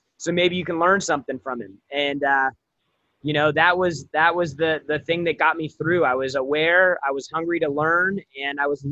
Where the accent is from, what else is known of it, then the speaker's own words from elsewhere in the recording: San Diego, California, United States; now in Los Angeles, United States; I moved from San Diego to LA. Like, when you grow up in San Diego, LA is like the big city.